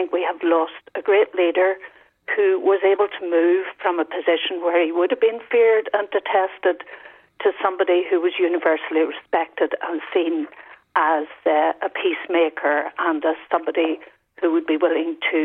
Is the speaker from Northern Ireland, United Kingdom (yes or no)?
yes; Derry, Northern Ireland, United Kingdom; as someone from the unionist community. I was born and bred in Derry, and I was at home on Bloody Sunday